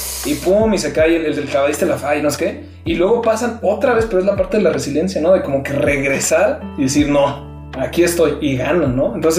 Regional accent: Mexico; lo que no somos buenos los mexicanos justamente en eso

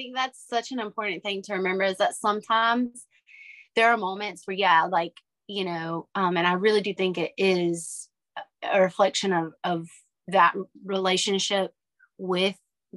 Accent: Southern United States, United States; because we grew up, you know, in the Bible Belt. We grew up in the South

